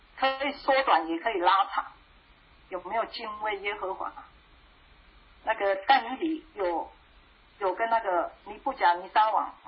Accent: Taiwan; 我生活在台湾啊，台湾的空气我就受不了了，台湾很潮湿

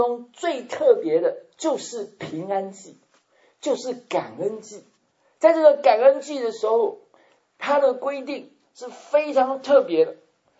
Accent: Taiwan; moved away; 我记得我刚从台湾来的时候

